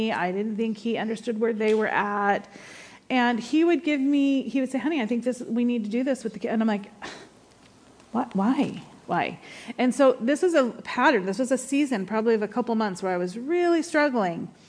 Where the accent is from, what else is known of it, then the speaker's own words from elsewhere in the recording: New England, United States; I grew up in New England. I know snow can be dangerous.